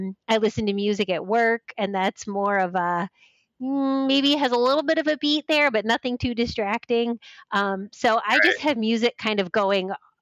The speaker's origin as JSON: {"language": "English", "town": "Akron", "region": "Ohio", "country": "United States", "tie": "born or raised there", "said": "So I was born and raised in Akron. I'm from this community. Our family first came here back in the 70s."}